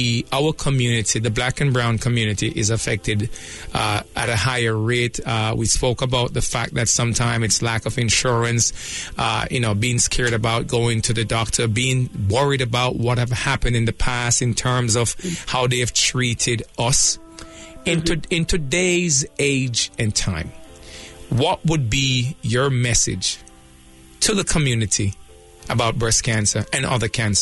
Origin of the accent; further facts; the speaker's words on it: Jamaica; but as a Jamaican, many of us don't have a family history.